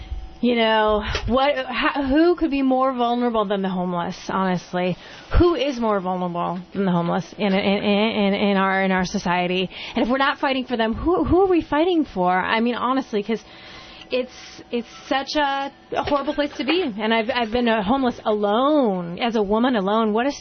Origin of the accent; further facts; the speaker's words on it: Chicago, Illinois, United States; also born or lived in Oregon; now in Santa Cruz, United States; Well, I am originally from Chicago. I moved to Oregon. I was there for almost 5 years. And I just went home to Chicago for a little while, and now I'm here in Santa Cruz.